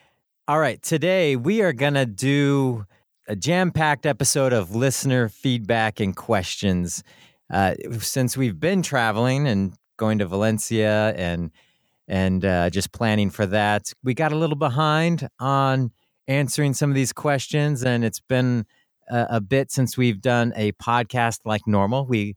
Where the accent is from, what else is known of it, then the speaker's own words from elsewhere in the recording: Germany; English is a second language; I am a musician from Germany